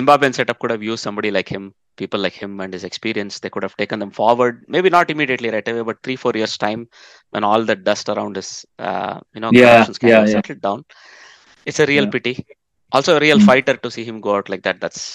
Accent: Netherlands; I come from the Netherlands.

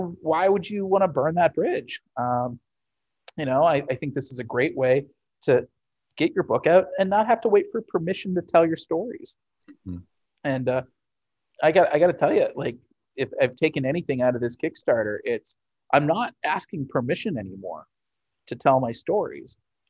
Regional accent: St. Louis, Missouri, United States; We're going to be setting something up with a Fantasy Shop in St. Louis, my hometown store.

